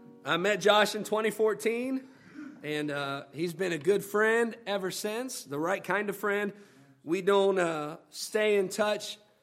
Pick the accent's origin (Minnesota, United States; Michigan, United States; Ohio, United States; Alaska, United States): Ohio, United States; Columbus; we're from Columbus, Ohio, just outside of Columbus.